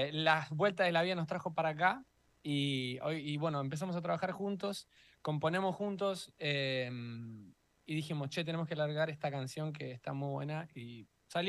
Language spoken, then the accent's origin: Spanish; Burzaco, Buenos Aires Province, Argentina; now in Mexico; Yo soy de un barrio de las afueras de la ciudad que se llama Bursaco